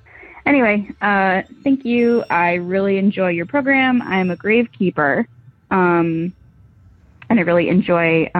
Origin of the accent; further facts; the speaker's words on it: Michigan, United States; We're from Michigan and it was really hot that summer.